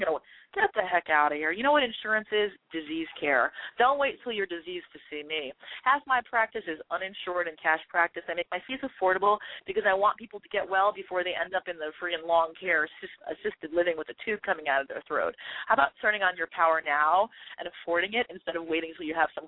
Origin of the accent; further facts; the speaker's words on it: New York City, New York, United States; I'm a New Yorker, you know, and I'm not a typical Wall Street person.